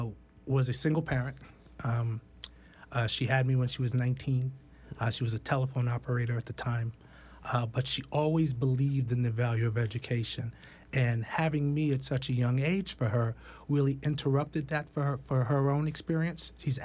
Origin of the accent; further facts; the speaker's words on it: New York City, New York, United States; Well, I grew up in the South Bronx